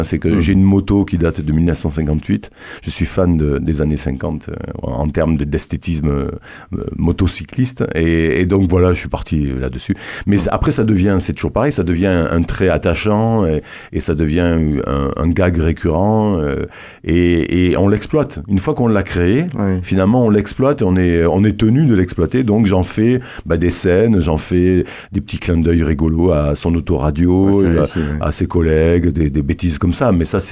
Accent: Toulouse, Occitanie, France; Je venais de Toulouse, je faisais des allers-retours assez systématiquement

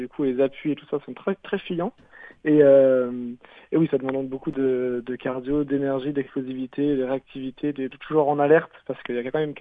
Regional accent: Réunion; moved away as an adult; now in Toulouse, France; moi je viens de l'île de la Réunion. Ça fait que 2 ans et demi que je suis à Toulouse.

